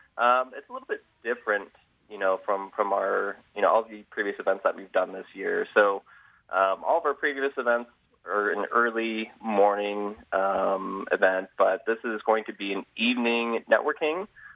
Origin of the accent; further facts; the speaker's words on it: Sacramento, California, United States; we're all from Sacramento